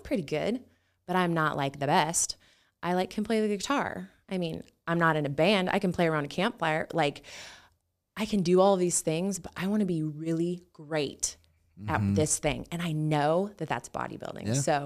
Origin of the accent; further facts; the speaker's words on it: Renton, Washington, United States; I grew up in Renton.